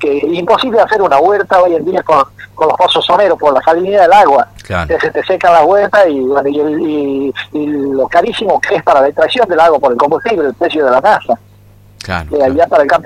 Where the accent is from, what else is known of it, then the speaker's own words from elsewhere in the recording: Salta, Argentina; somos las familias de Chaco Salteño